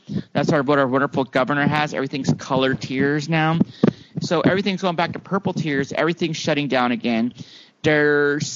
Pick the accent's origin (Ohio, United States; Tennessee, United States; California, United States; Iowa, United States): California, United States; cause like I grew up in the Bay Area.